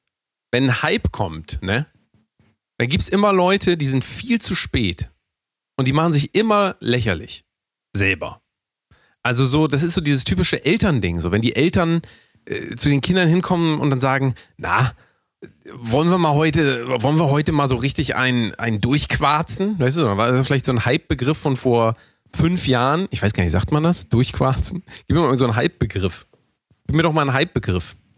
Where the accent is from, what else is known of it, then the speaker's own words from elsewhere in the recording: Hamburg, Germany; Hamburg ist meine Heimat.